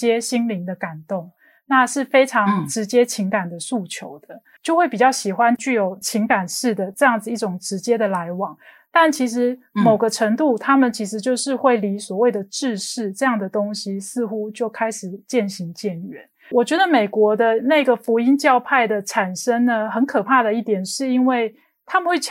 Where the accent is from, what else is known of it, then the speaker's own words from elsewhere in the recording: Kaohsiung, Taiwan; 因为很不幸的我就是一个高雄人